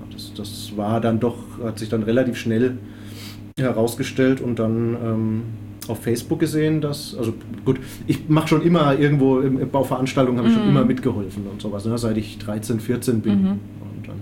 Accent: Würzburg, Bavaria, Germany

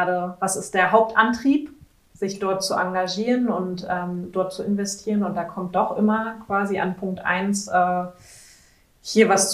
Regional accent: Mecklenburg-Vorpommern, Germany; desto mehr zieht mich das dann auch wieder so in meine Heimat zurück. Und ich merke dann, wie schön oder was du dann eigentlich auch in MV hast.

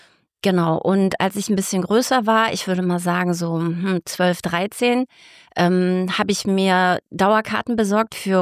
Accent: Frankfurt, Hesse, Germany; now in Dreieich, Germany; Genau, ich lebe in Dreieich, geboren bin ich, aber ich bin ein Frankfurter Mädchen.

